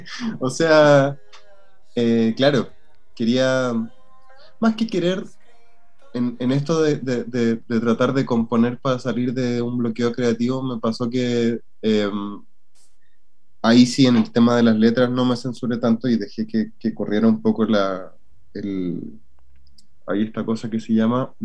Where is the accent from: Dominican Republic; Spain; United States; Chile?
Chile; now in Santiago, Chile; yo soy de los Andes, vivo en Santiago